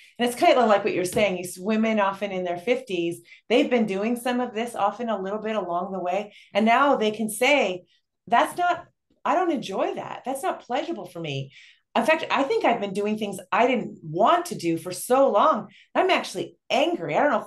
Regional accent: Sweden; You know, I'm Swedish, you know, and I am built like my relatives. You know, I'm a Swede through and through.

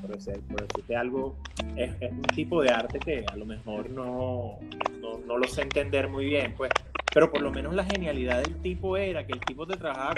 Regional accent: Maracay, Aragua, Venezuela; born there; Bueno, yo nací en Maracay, pero crecí en varias partes. Pero mi corazón es turmereño.

